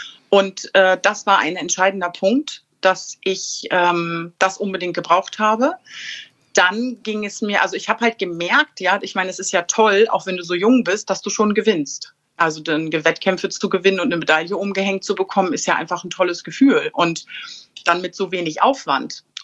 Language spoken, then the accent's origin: German; Bad Schwartau, Schleswig-Holstein, Germany; ich bin in Bad Schwartau groß geworden, da hat man mit Handball zu tun.